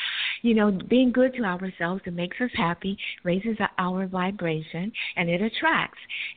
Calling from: California, United States; Currently, I'm in California, but I will be relocating to Tennessee.

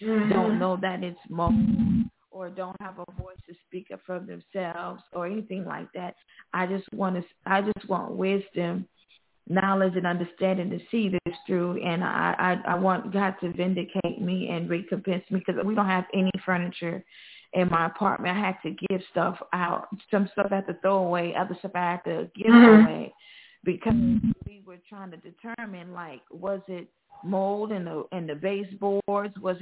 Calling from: Phenix City, Alabama, United States; I'm calling from Phoenix City, Alabama.

